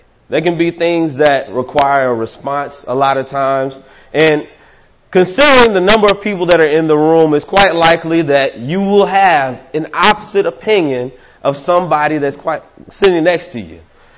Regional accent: Atlanta, Georgia, United States; Now, I'm from the South, as I said, Atlanta, Georgia.

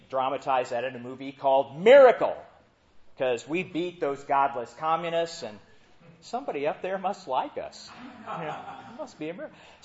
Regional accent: Indiana, United States; Now, I'm from Indiana, so that really, you know, it fires me up that the Indiana Pacers would have that happen.

